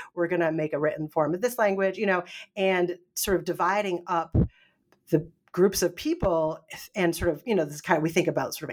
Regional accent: Northeast, United States; now in North Carolina, United States; And I did not grow up myself as Baptist. I grew up in the Northeast. And so there weren't as many Baptists. Now I'm in North Carolina, so there's a lot more Baptist communities.

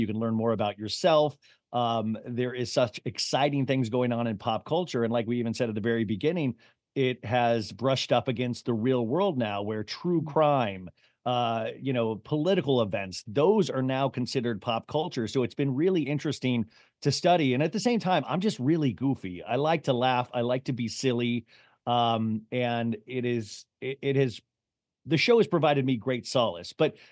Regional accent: Olathe, Kansas, United States; also born or lived in Columbus, Ohio / Paradise Valley, Arizona; Yeah, I was born in Columbus, Ohio, but mainly I grew up in Olathe, Kansas, because my dad was a salesman. So we moved there and then spent the rest of my time in like Paradise Valley, Arizona, where my dad still lives and my sister.

